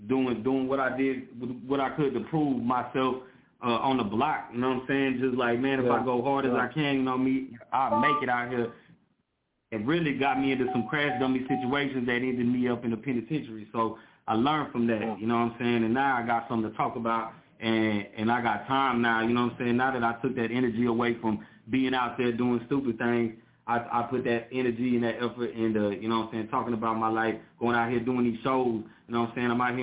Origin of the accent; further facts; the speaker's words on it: Smithville, Texas, United States; I was raised in Smithville, so shout out to all the Davises, you know what I'm saying?